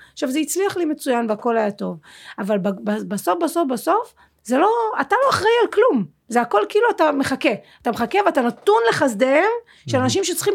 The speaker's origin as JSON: {"language": "Hebrew", "town": "Tel Aviv", "region": "Tel Aviv District", "country": "Israel", "tie": "born or raised there", "said": "הילדות שלי הייתה מאוד מאוד מאושרת, אני גדלתי בתל אביב עם אמא שלי"}